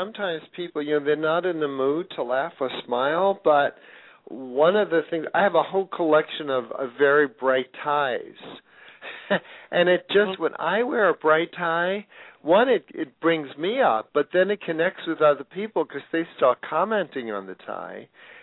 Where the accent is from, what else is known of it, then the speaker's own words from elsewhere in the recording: New York City, New York, United States; I love Broadway shows. I grew up on them growing up in New York City